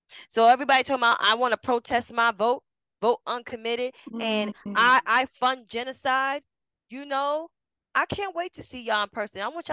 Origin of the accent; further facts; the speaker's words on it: New York City, New York, United States; I grew up in New York City.